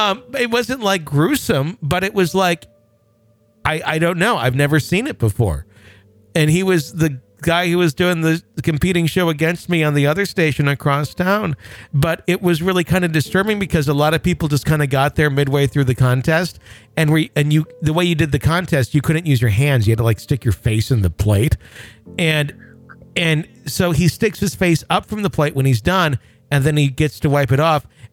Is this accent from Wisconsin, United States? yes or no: yes; Wisconsin, United States; a cream puff eating contest in the Forest Mall in my hometown in Wisconsin, a mall that's now been demolished and is gone.